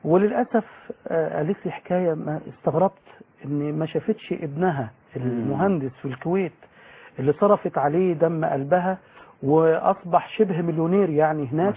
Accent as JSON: {"language": "Arabic", "region": "Sharqia Governorate", "country": "Egypt", "said": "الله أكبر ما أنا شرقاوي زيك يا مولانا"}